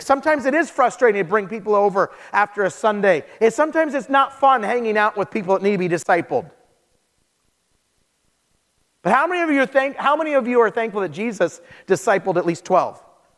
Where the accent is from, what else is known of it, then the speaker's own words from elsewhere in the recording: Idaho, United States; It'd be like roast beef, mashed potatoes. We're from Idaho, you know, mashed potatoes, some green bean yuck stuff, some banana pudding dessert.